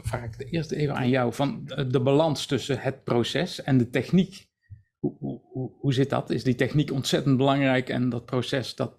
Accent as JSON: {"language": "Dutch", "town": "Eindhoven", "region": "North Brabant", "country": "Netherlands", "said": "Ja, ik als Eindhovenaar, ik heb daar zo mijn ideeën bij dan natuurlijk."}